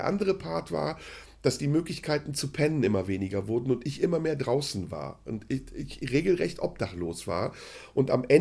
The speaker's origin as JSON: {"language": "German", "country": "Turkey", "said": "weil zwischen Deutschland und Holland der Grenzübertritt einfacher war als Türke. Denn als Türke brauchte ich ein Visum."}